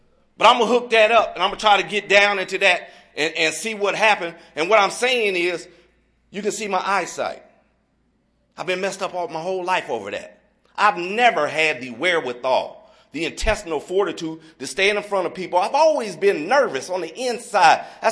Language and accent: English; Dayton, Ohio, United States; It's something about, I'm from the Dayton area, and we talk about in the Dayton area, it's something about a good ass whooping that'll go a long way.